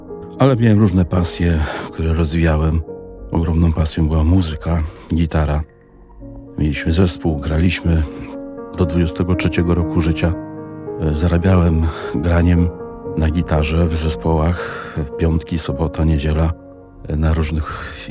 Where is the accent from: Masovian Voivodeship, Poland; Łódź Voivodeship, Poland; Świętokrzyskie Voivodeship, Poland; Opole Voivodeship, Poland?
Masovian Voivodeship, Poland; Cegłów; To był taki pierwszy zakład w moich stronach w Cegłowie, Zamińskim Mazowieckim.